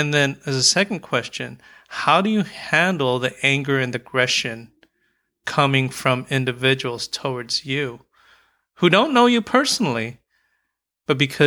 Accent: Philippines

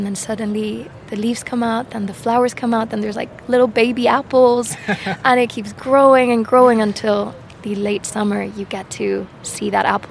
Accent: Madrid, Community of Madrid, Spain; I grew up in Madrid, but my family come from a small village in Segovia, and they're vegetable farmers.

